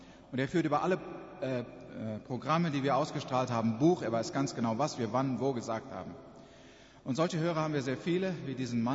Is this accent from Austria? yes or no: no; Paraguay; now in Ecuador; Ja, wir kommen aus Südamerika, wie gesagt, dort hier aus Paraguay.